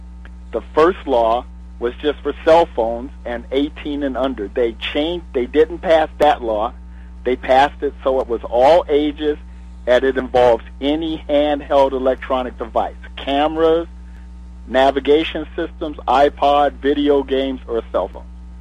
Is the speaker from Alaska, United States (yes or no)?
no; Maryland, United States; I like the way they did it in Maryland, my home state